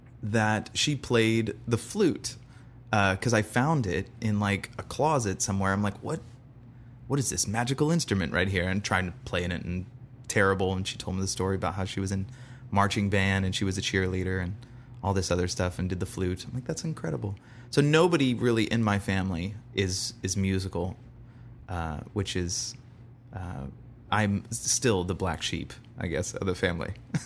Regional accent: Bradenton, Florida, United States; born there; Originally born in Bradenton, Florida. But when people ask, I usually say Sarasota

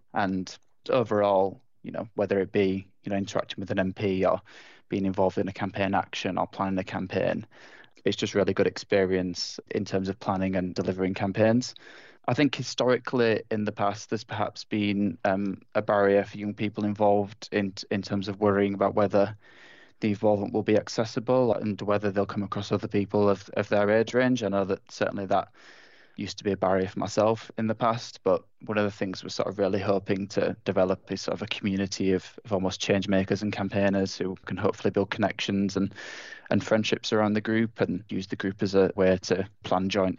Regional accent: Yorkshire and the Humber, United Kingdom; I'm biased, but speaking as a Yorkshireman, because obviously it's the best county in the country.

